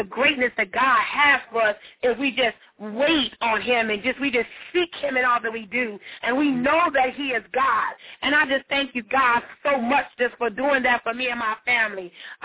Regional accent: St. Joseph, Michigan, United States; I'm just so excited about being back in my hometown, Bethany, Michigan, St. Joseph, Michigan.

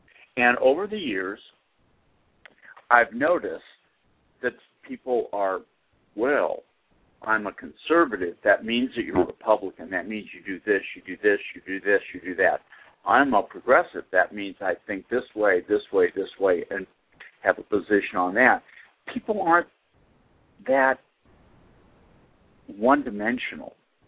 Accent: Boston, Massachusetts, United States; I was raised Irish Catholic in Boston, grew up in a liberal democratic household.

